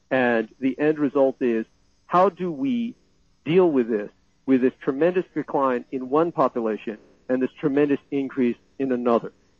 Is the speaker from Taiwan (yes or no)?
yes; Taiwan; born there; English is a second language; I was born in the Nationalist Republic of China as reestablished on the island of Taiwan. English is a second language for me.